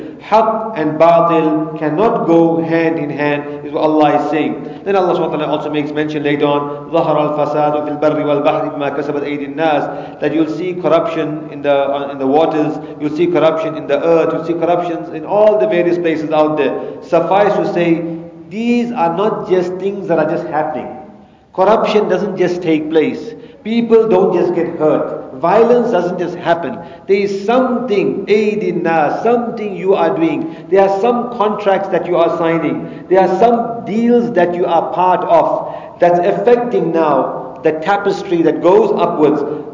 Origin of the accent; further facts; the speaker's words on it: South Africa; Some countries, like for example, I come from South Africa. We know what's happening there.